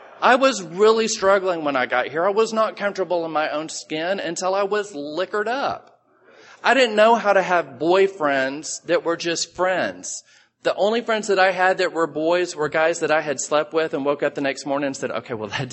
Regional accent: Houston, Texas, United States; And I'm visiting from Houston. And I really don't want to drink tonight.

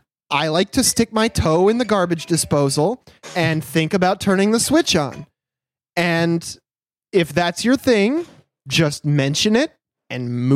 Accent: Michigan, United States; I grew up in Michigan and this is all I know.

